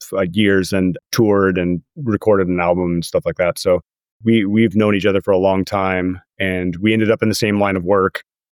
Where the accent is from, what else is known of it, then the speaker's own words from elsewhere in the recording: Alaska, United States; also born or lived in Washington; Yeah, I grew up in Alaska, and I was born in Washington, up in Puget Sound area